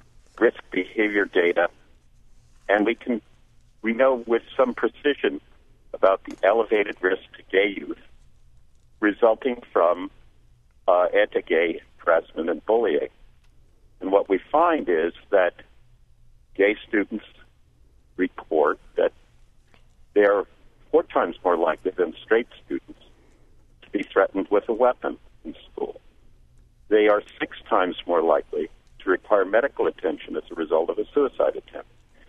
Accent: Lexington, Massachusetts, United States; The president of Greater Boston PFLAG, and I'm from Lexington, Massachusetts.

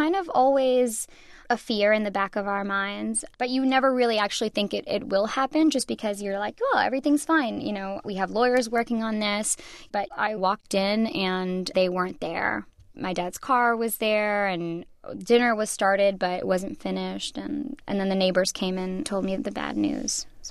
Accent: Boston, Massachusetts, United States; My God, that is such a Boston thing to say. I'm from Boston.

